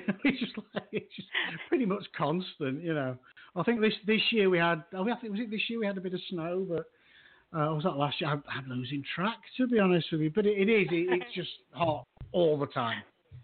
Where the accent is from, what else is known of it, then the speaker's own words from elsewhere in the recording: England, United Kingdom; now in Houston, United States; as an Englishman, if I go out in the middle of the day in Houston in summer for a 20-minute walk, I will die.